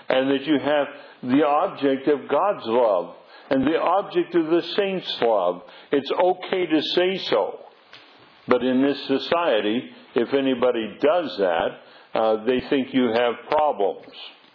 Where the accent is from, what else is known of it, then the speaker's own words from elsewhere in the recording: Washington, United States; because I was raised in Eastern Washington, or I spent the core of my time in Eastern Washington, and the town 43 miles away was Pasco.